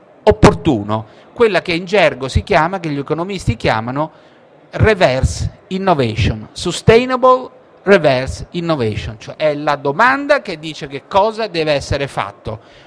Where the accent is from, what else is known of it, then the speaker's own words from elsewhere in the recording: Genoa, Liguria, Italy; io sono di Genova